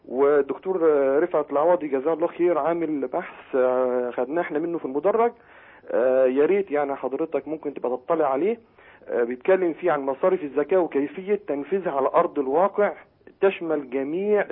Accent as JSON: {"language": "Arabic", "town": "Kafr El Sheikh", "region": "Kafr El Sheikh Governorate", "country": "Egypt", "said": "أنا من كفر الشيخ من بلد شيخنا الحبيب"}